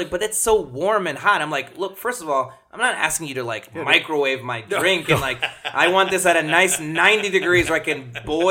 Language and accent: English; East Coast, United States; born there; Mostly because I was born on the East Coast anyway, I'm familiar with the Atlantic.